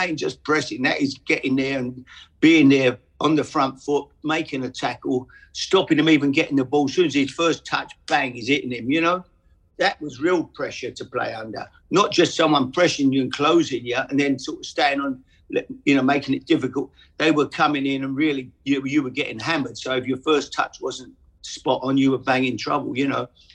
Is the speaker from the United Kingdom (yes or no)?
yes; United Kingdom; Because everybody came from England, came from Britain. You know, we're all British players.